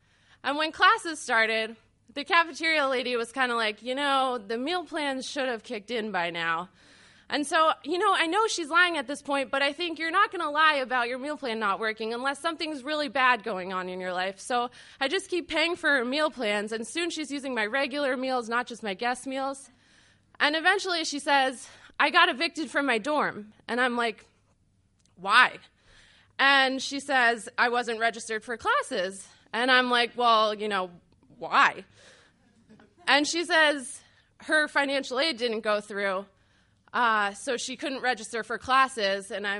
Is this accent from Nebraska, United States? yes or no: no; New Jersey, United States; So I'm from New Jersey, and I have this thing where whenever there's a normal choice or a weird choice, I'll pick the weird choice.